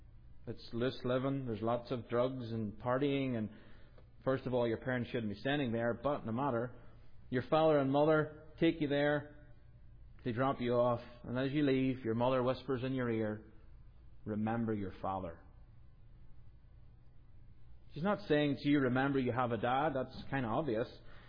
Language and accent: English; Northern Ireland, United Kingdom; if I was to ask you who King Billy was for us as Northern Irish people, you'd go, who?